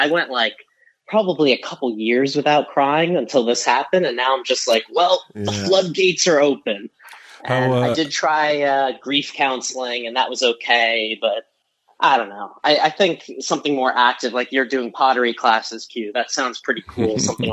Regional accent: Jackson, New Jersey, United States; now in New York, United States; I grew up in New Jersey, a place called Jackson, which is where Six Flags is.

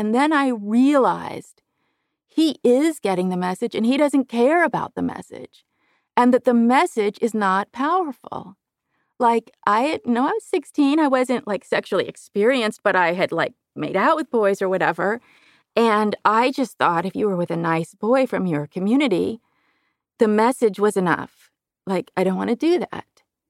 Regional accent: California, United States; And I'm from California, so beaches are popular all year round, you know?

